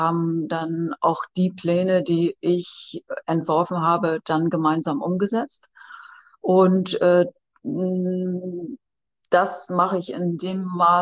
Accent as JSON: {"language": "German", "region": "Lower Saxony", "country": "Germany", "said": "Ich bin Gärtnerin, ich komme ja hier aus dem Ammerland."}